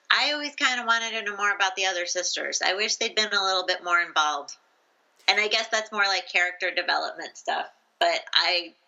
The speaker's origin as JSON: {"language": "English", "town": "Fort Collins", "region": "Colorado", "country": "United States", "tie": "born or raised there", "said": "I grew up in Fort Collins, Colorado, and we had a store called Rocky Mountain Records and Tapes."}